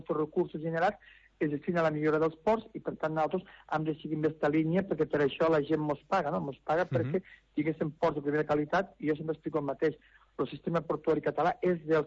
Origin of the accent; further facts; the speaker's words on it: L'Ametlla de Mar, Catalonia, Spain; Jo tinc la sort que sóc de l'Ametlla de Mar, sóc calero i per tant m'ho conec una miqueta, no?